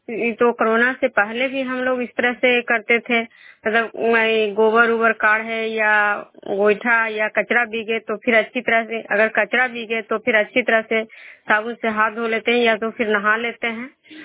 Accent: Nagarnausa, Bihar, India; मैं बिष्णुपुर ग्राम नालंदा जिला नगर नौसा प्रखंड के निवासी हूँ।

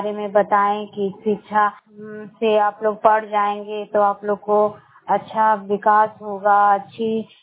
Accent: Jharkhand, India; बस संवाददाता सभी को जोहार। मैं बड़कावा प्रखंड की रहने वाली हूँ।

